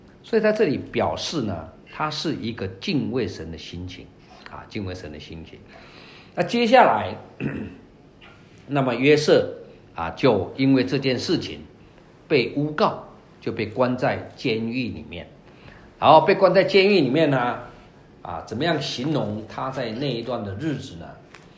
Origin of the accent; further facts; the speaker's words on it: Taiwan; now in United States; 引领我从台湾来到美国，又美国跑了好几个州，最后来到这里